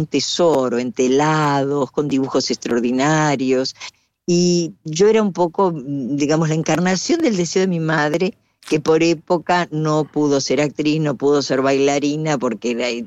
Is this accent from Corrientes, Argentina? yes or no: no; Buenos Aires, Argentina; Yo nací en Cava, nací en la ciudad de Buenos Aires, y los primeros años, hasta los 9 años, vivíamos con mi mami y con mi papá en la casa con mis abuelos, porque venimos de familia humilde